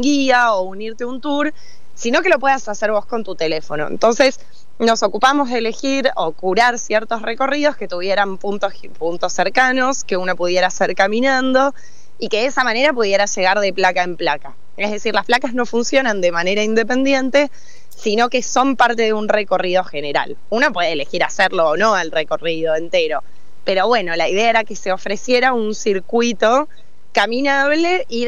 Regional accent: Salta, Argentina; Yo soy salteña y a mí me encantaría que esté en Ciudad de Salta.

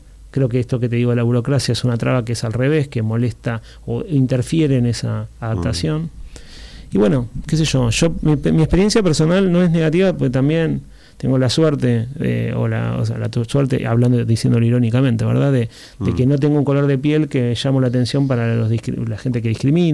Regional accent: Argentina; yo además de argentinos tengo la ciudadanía italiana y esa fue una llave para entrar a Europa.

